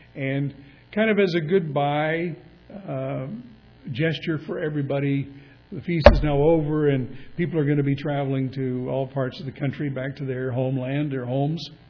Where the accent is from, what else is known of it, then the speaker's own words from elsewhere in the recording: California, United States; I grew up in the Southern California area, and I had heard about jets.